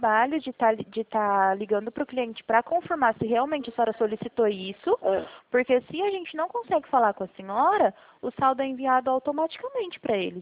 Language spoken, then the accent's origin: Portuguese; Presidente Prudente, São Paulo, Brazil; eu sou de Presidente Prudente de São Paulo.